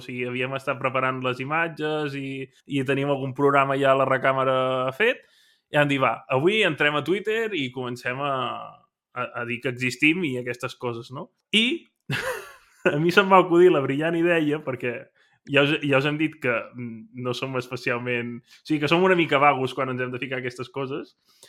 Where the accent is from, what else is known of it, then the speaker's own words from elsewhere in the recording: Catalonia, Spain; nosaltres som de l'Empordà, però, bueno, jo sóc de l'Empordà